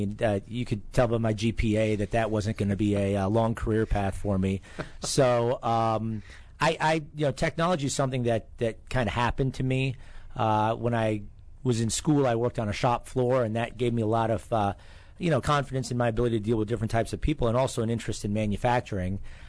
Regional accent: Blacksburg, Virginia, United States; And the fourth probably overriding reason is I'm from Blacksburg.

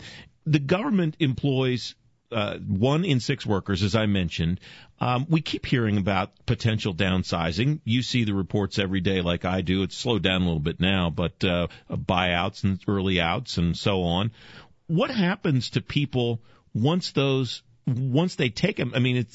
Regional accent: Pennsylvania, United States; Well, Pennsylvania's my home state.

